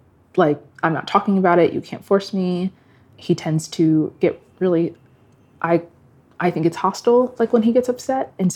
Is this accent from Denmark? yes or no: no; Nigeria; now in United States; yes, Yoruba. So I would actually say I am more Nigerian in that sense.